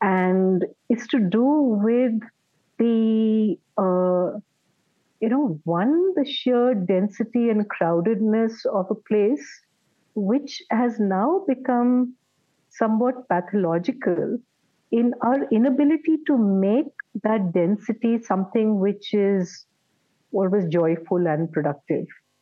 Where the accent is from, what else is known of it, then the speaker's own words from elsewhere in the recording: Delhi, India; I've been born and brought up in Delhi. So my, writing about the book is as much a process of trying to understand my love for the city